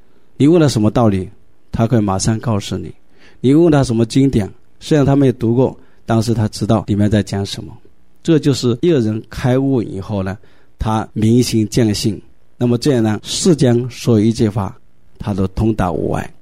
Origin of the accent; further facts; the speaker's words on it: China; 有两个朝代值得我们中国人骄傲的。